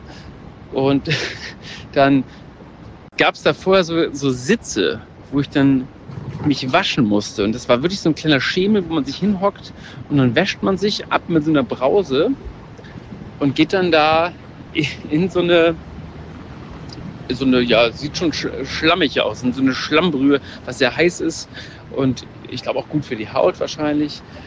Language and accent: German; Germany; ja, ich bin Deutscher, habe ich dann gesagt.